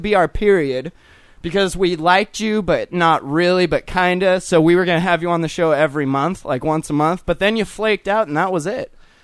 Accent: United States; That I'm American, and if there's still food and I have no more room

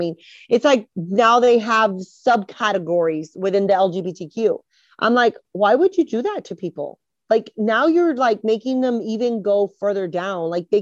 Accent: United States; I'm an American first before I'm Hispanic or Latino or whatever you want to call me, you know, I am American first.

